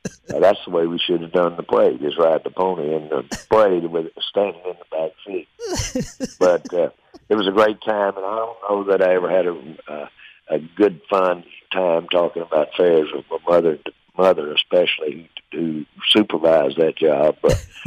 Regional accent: Arkansas, United States; And we had a great state fair in where I grew up in Central Arkansas.

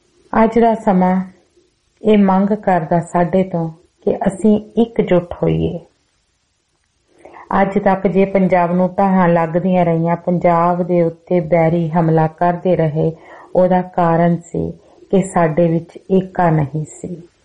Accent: Punjab, India; ਅਸੀਂ ਪੰਜਾਬ ਦੇ ਵਾਸੀ, ਪੰਜਾਬ ਦੇ ਵਿੱਚ ਵਸਣ ਵਾਲੇ, ਅਸੀਂ ਸਭ ਇੱਕ ਹੀ ਹਾਂ।

